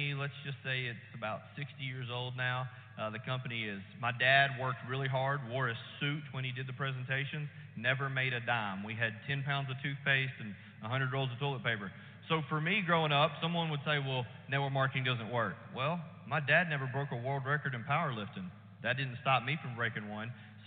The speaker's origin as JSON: {"language": "English", "region": "Kentucky", "country": "United States", "said": "Sorry if you can't understand my English. I'm from Kentucky, so I apologize."}